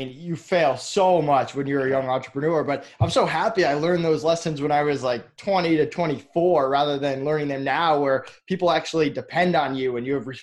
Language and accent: English; Massachusetts, United States; Yeah, so I grew up in Massachusetts. My parents were both teachers